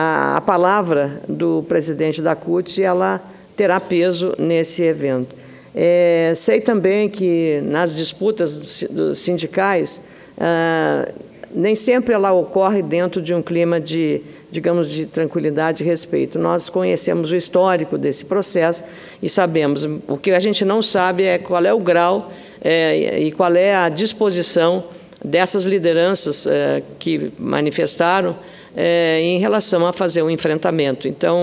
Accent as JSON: {"language": "Portuguese", "region": "Rio Grande do Sul", "country": "Brazil", "said": "lá no meu estado, Rio Grande do Sul"}